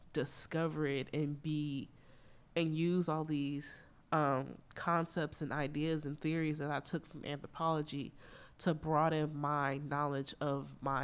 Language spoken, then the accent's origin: English; Los Angeles, California, United States; I grew up in South Central Los Angeles, so me doing Built Not Bought, which was about South Central Los Angeles car culture